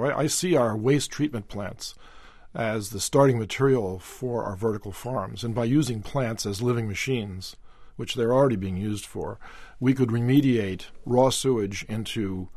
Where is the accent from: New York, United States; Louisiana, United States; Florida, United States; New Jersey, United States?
Louisiana, United States; born there; I was born in Louisiana, and we've certainly suffered down there greatly over the last year.